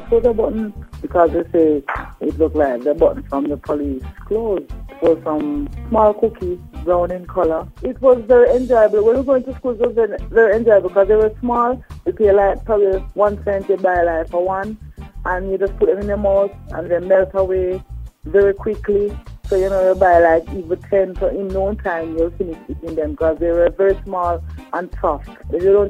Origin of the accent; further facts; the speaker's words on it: Silent Hill, Clarendon, Jamaica; I'm from Silent Hill, Clarendon.